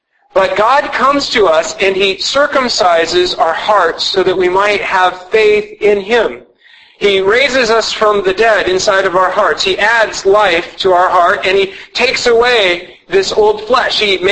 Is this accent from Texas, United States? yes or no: yes; Texas, United States; born there; In the same way that I was born in Texas because my mom and dad were living in Texas when I was born, that's why I was born in Texas.